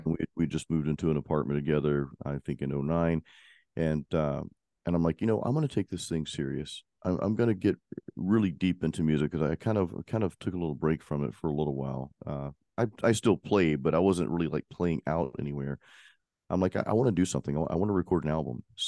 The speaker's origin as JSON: {"language": "English", "town": "Pensacola", "region": "Florida", "country": "United States", "tie": "born or raised there", "said": "a guy named Ronnie Miller in Pensacola, Florida, which is my hometown."}